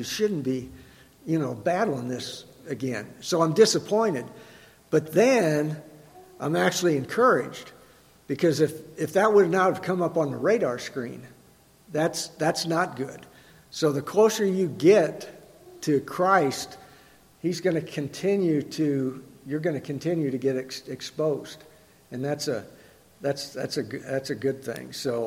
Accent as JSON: {"language": "English", "town": "Decatur", "country": "United States", "tie": "born or raised there", "said": "And I never stepped foot on a church outside of my hometown in Decatur when I was away."}